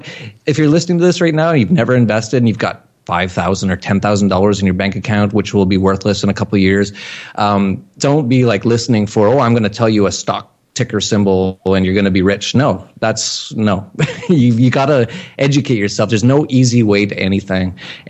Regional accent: Canada; I grew up in Canada.

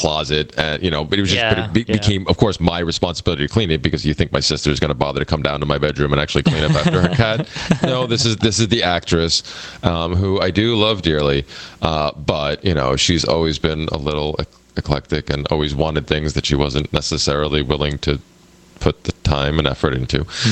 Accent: Pennsylvania, United States; also born or lived in New York / New Jersey; ever since I was born in New York. I moved to New Jersey. They moved me to New Jersey after I think a year old, and then like a year and a half later they moved me to Pennsylvania

